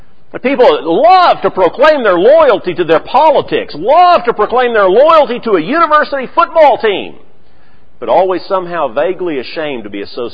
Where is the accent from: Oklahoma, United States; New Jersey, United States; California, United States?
Oklahoma, United States; I'm from Oklahoma, I didn't grow up on a boat